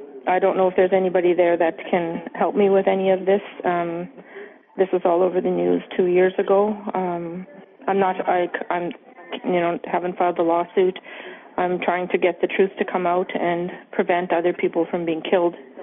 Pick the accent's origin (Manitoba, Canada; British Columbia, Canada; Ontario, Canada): Manitoba, Canada; Dauphin; from Dauphin, Manitoba.